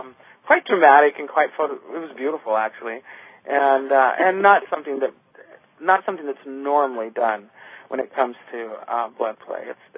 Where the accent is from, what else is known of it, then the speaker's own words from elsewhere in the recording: Idaho, United States; I would have never dreamed growing up in Idaho that I would be here, ever.